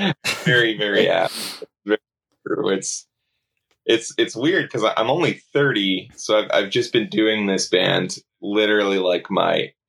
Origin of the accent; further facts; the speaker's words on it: Cleveland, Ohio, United States; now in Philadelphia, United States; I moved from my hometown of Cleveland to Philadelphia